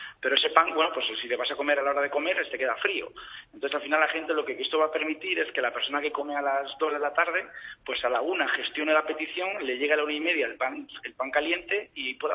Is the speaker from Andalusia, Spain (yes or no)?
no; Somo, Cantabria, Spain; nosotros somos de Somo, un pequeño pueblo de Cantabria, y somos un pueblo muy, muy surfero